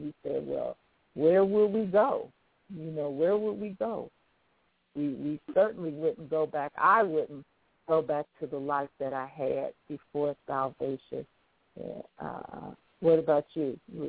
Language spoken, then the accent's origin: English; Chicago, Illinois, United States; He asked what church we attended, and we told him, you know, we're from Chicago, and we had attended Morgan Park.